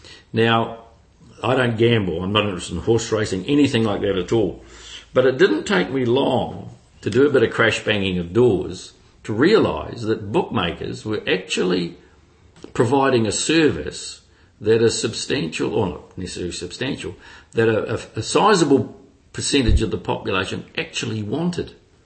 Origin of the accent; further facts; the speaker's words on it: Hastings, South East England, United Kingdom; when I grew up in Hastings, we were a Church of England family.